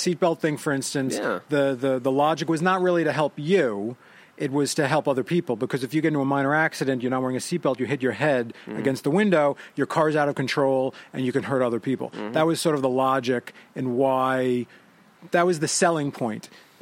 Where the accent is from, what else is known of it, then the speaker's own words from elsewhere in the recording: New York, United States; New York is not. I'm from New York.